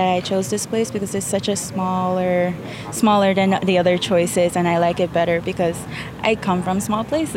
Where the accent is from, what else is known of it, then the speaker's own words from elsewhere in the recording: Chuuk, Micronesia; also born or lived in Pohnpei; I am from the islands of Chuuk and Pohnpei, and that's in Federated States of Micronesia.